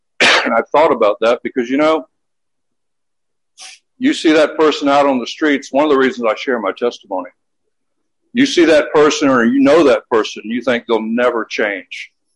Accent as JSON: {"language": "English", "town": "Jacksonville", "region": "Florida", "country": "United States", "tie": "born or raised there", "said": "Went back to my hometown of Jacksonville, Florida, given the address of little local assembly there."}